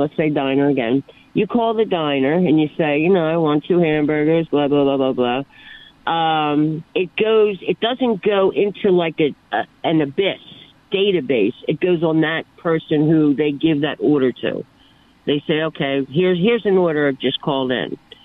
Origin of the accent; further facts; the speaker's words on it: Philadelphia, Pennsylvania, United States; now in Mount Laurel, United States; Because we moved to the country, to Mount Laurel, New Jersey, which is no more country than Chicago, probably. But if you're from Philly, it's the country.